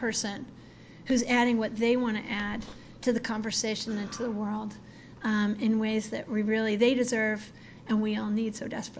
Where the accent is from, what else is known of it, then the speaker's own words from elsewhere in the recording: Buffalo, New York, United States; I was just in Buffalo, New York, my hometown.